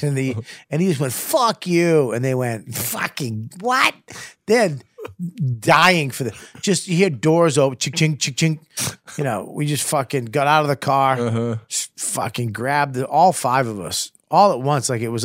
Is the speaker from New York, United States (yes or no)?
no; Medford, Massachusetts, United States; But back when I was growing up, I'd get beat up if I went there because I was from Medford.